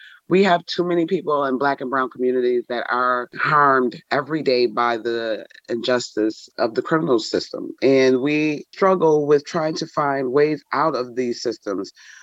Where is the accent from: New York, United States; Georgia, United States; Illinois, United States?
New York, United States; Buffalo; now in Albany, United States; I'm originally from Buffalo, New York, and I moved out here and I found myself homeless.